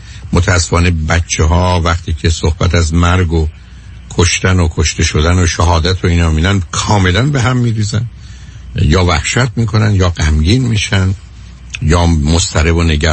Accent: Iran; من گفتم ایرانی هستم

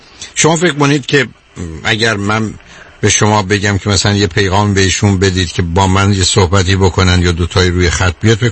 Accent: Shiraz, Fars, Iran; خیلی هم همچین حرفشون درباره تنبلی ما شیرازی ها

